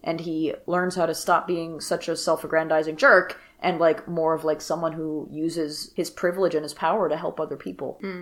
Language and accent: English; New York, United States; What is a bagel? I'm a New Yorker.